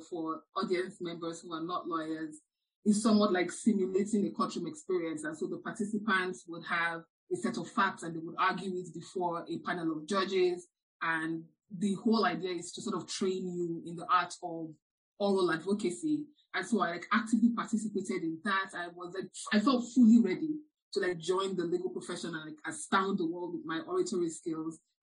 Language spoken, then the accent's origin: English; Nigeria; Some of it is because I'm a Nigerian kid, and like, your parents sort of assign from birth what the child will be.